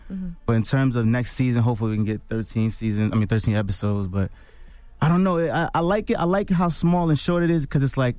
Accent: New Jersey, United States; And I'm from Jersey, so she's known to have a white Jeep in Jersey, you know?

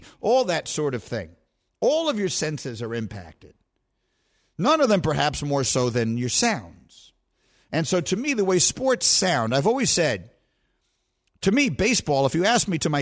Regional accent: New York City, New York, United States; I grew up in New York City. I grew up a crazy fan of the Knicks, as I told you.

